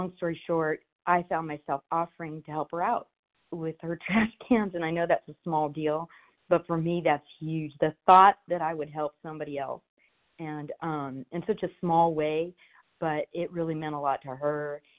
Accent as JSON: {"language": "English", "region": "California", "country": "United States", "said": "from California."}